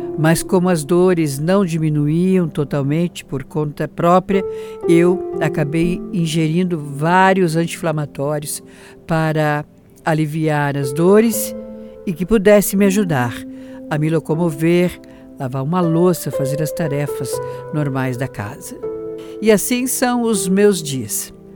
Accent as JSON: {"language": "Portuguese", "town": "Joinville", "region": "Santa Catarina", "country": "Brazil", "tie": "born there", "said": "nasci em Joinville"}